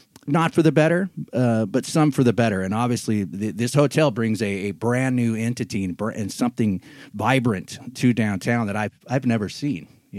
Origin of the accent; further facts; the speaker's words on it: San Luis Obispo, California, United States; now in Paso Robles, United States; Now, I grew up in San Luis. I live in Paso Robles now.